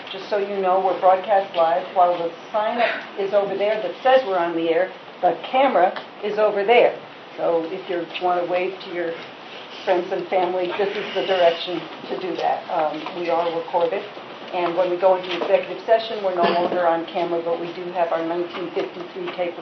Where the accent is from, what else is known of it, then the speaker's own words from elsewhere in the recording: Chicago, Illinois, United States; I'm from Chicago